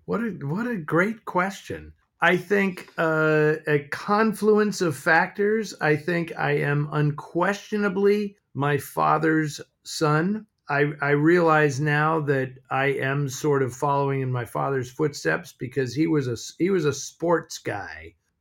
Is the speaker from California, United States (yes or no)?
yes; San Francisco, California, United States; I did. I grew up in San Francisco.